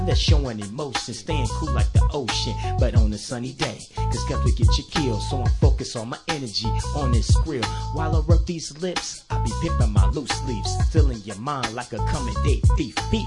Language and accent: English; West Coast, United States; also born or lived in Texas; I was born in Texas, raised in the West Coast, and I always ran with a lot of people from back east, from the East Coast.